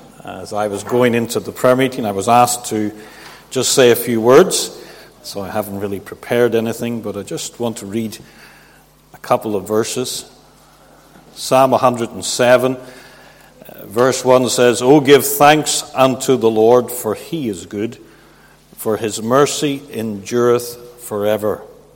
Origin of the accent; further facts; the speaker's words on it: Kilkeel, Northern Ireland, United Kingdom; also born or lived in London; we moved to London. And then 4 years after being in London, we moved to Kilkeel. So I grew up in Kilkeel. There was five of us in the family, five children, and I am number two out of five. My father was the first Christian in his family.